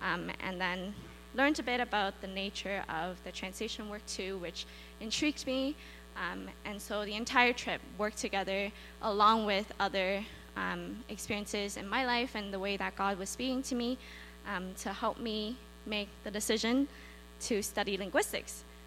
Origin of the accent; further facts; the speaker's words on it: Markham, Ontario, Canada; I am from Ontario, more specifically Markham, but that's pretty close to Toronto.